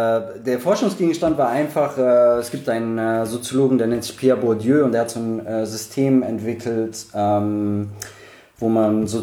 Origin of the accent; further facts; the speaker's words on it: Rüsselsheim am Main, Hesse, Germany; Ah, ich komme ursprünglich aus dem wunderschönen Rüsselsheim am Main. Das liegt 20 Kilometer südlich von Frankfurt, genau zwischen Frankfurt, Wiesbaden, Mainz, Darmstadt. Also die beste Lage, die man sich vorstellen kann. Da komme ich her. Da bin ich auch aufgewachsen.